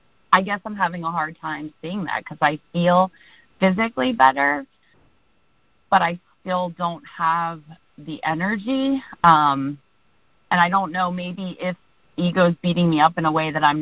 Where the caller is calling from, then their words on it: Virginia, United States; I am calling from Virginia.